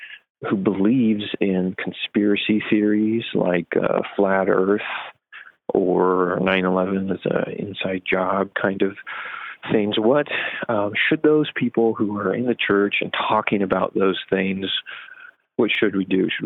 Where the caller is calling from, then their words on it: Phoenix, Arizona, United States; from Phoenix